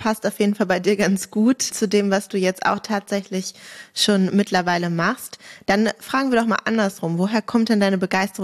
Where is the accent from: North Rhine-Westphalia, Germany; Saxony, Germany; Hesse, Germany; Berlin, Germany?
Berlin, Germany; Das erlaube ich gerade so als Berlinerin, ja.